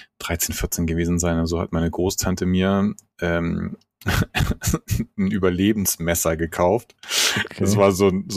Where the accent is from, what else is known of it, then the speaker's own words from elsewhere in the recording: Italy; als Italiener